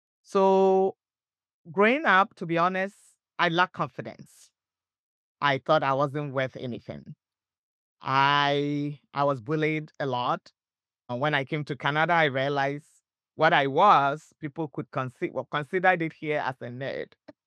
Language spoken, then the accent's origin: English; Ghana; I grew up in Ghana, in West Africa.